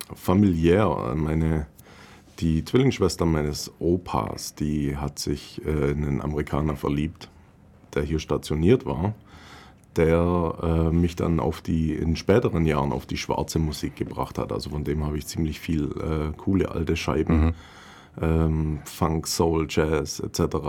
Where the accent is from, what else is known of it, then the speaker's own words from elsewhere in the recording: Neu-Ulm, Bavaria, Germany; Ja, ich bin hier aus der Region. Ich bin in Neu-Ulm auf die Welt gekommen, im, wie ich finde, guten Jahrgang 76. Bin dann auch hier auf die Schule gegangen